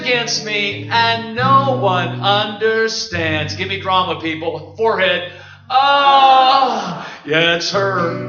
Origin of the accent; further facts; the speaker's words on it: Indiana, United States; We started in Connersville, Indiana. I grew up in Indiana